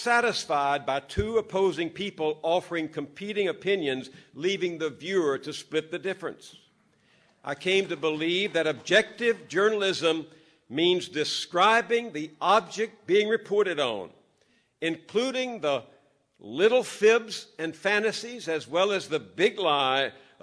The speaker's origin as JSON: {"language": "English", "region": "the South", "country": "United States", "tie": "born or raised there", "said": "I grew up in the South, where the truth about slavery, race, and segregation had been driven from the pulpits, driven from the classrooms, and driven from the newsrooms."}